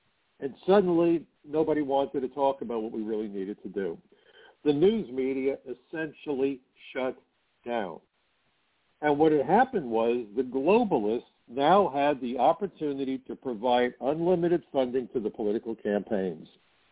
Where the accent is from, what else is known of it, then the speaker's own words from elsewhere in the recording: New York, United States; I lived through 9/11. My neighbors were killed. I'm a New Yorker.